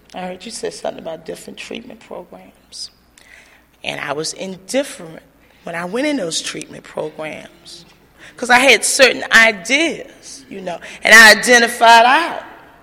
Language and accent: English; Danville, Virginia, United States; So, like I said, I was born and raised in Danville, Virginia, and I am the eighth child.